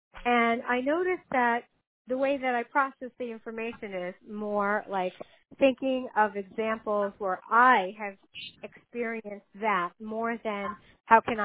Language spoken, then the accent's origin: English; New York, United States; now in Oklahoma, United States; I'm a New Yorker who lives in Oklahoma.